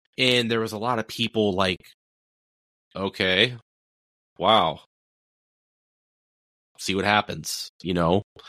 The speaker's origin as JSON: {"language": "English", "region": "California", "country": "United States", "tie": "born or raised there", "said": "since I grew up in California, you know, watching the 83 car for many, many, many years."}